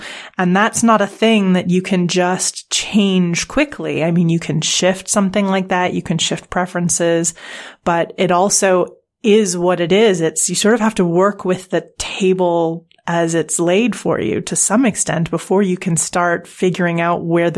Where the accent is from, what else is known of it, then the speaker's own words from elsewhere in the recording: Canada; now in United Kingdom; I'm originally from Canada. I live in the UK now, and I'm originally from Canada.